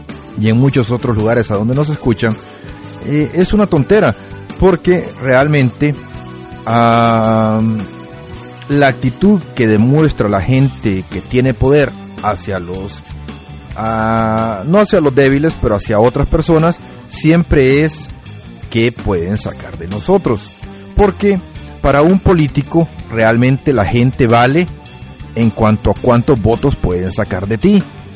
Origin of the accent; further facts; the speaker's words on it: El Salvador; En mi país, en El Salvador, les estoy hablando de las experiencias que yo veo